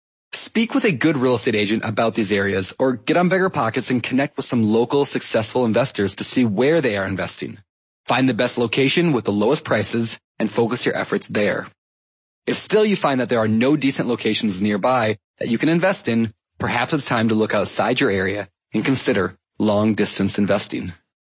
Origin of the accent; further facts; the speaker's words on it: Minnesota, United States; moved away; I grew up in Minnesota until my college sweetheart took me out west. So today, I would not be opposed to investing back in my homeland.